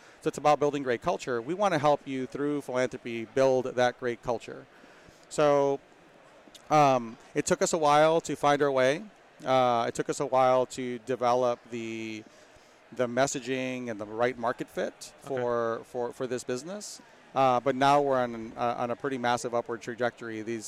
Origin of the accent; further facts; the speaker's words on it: Austin, Texas, United States; I'm from Austin, Texas.